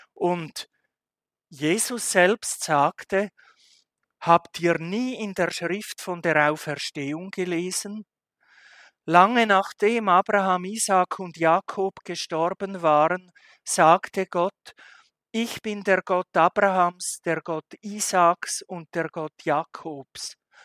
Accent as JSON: {"language": "German", "country": "Switzerland", "said": "Nun, ich als Schweizer frage euch"}